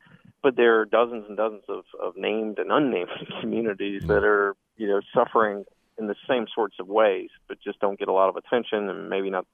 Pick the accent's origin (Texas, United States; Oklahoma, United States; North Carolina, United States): North Carolina, United States; Grifton; Yeah, I'm in my hometown, Grifton, North Carolina, which was hit pretty bad in Floyd.